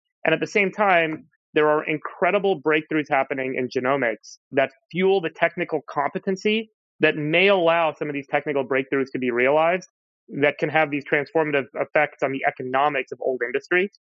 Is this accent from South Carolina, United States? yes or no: no; California, United States; Yeah, I grew up in Southern California.